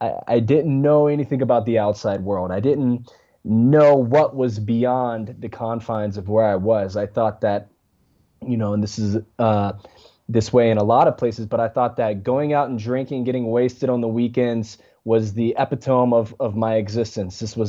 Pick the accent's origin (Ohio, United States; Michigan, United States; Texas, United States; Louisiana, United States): Louisiana, United States; born there; In the beginning, I was born, birthed in a small town in Louisiana